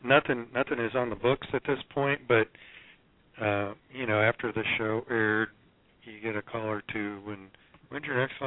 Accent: Winter Haven, Florida, United States; I said I'd rather say I'm from Imperial Polk County.

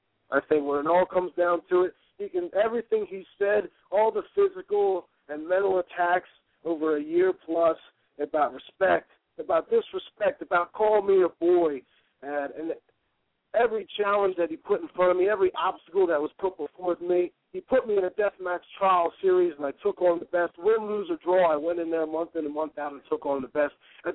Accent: Atlantic City, New Jersey, United States; now in Philadelphia, United States; I'm born and bred in Atlantic City. I live locally now in Northeast Philadelphia

